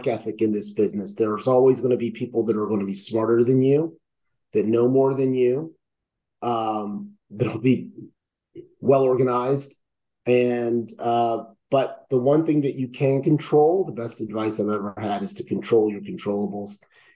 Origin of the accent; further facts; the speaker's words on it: Lebanon, Pennsylvania, United States; I grew up in Lebanon, Pennsylvania, so I'm a central Pennsylvanian. My grandmother, my father, my grandmother, and all were from this area.